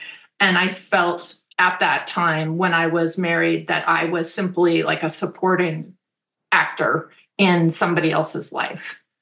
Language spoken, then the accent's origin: English; Berkeley, California, United States; I grew up in Berkeley. My mother was a feminist and my father left her when I was 10.